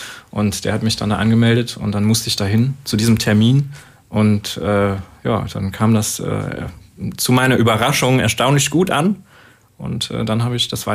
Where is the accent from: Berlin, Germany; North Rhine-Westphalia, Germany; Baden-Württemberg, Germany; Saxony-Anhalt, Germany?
Baden-Württemberg, Germany; Ich komme aus dem Schwabenland, da hat man direkt mit 18 einen Führerschein vorliegen.